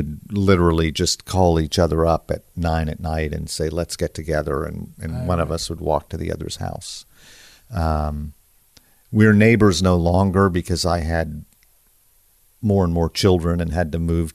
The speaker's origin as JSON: {"language": "English", "region": "Oklahoma", "country": "United States", "said": "I'm from Oklahoma."}